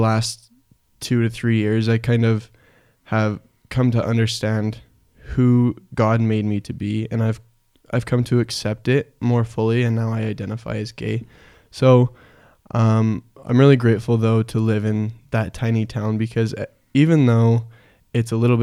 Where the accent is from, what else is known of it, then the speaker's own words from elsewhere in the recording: Hanksville, Utah, United States; So Hanksville's a very small town. I think there's about 175 people there at this point.